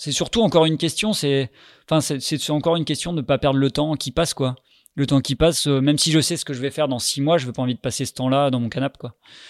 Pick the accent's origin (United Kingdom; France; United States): France; Normandy; Moi au contraire, en tant que Normand, moi j'ai du temps, donc j'habitais à Lorient, c'est facile.